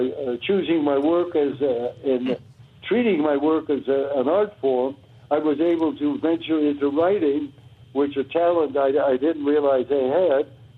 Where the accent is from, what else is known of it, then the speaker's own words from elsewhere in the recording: Stamford, Connecticut, United States; The street was named after me in my hometown in Stamford, Connecticut, and it's called